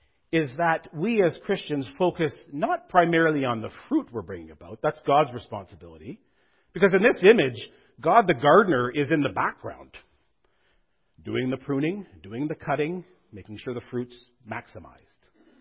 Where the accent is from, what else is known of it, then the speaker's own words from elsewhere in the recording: Ontario, Canada; also born or lived in Northern Canada; I grew up in Northern Ontario, but a lot of my adult life I've been in Northern Canada.